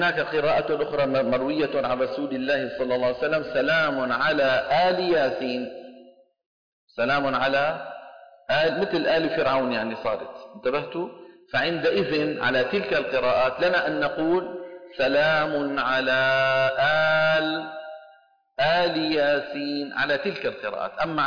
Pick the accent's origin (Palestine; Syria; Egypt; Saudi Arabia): Saudi Arabia; عندنا في السعودية يقولون دحين